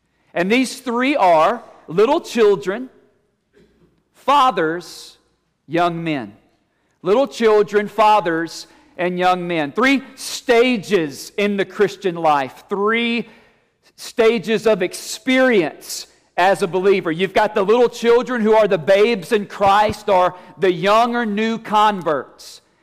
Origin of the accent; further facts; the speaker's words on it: Franklinton, Louisiana, United States; growing up in Franklinton, Louisiana, growing up in First Baptist Church, Franklinton, Louisiana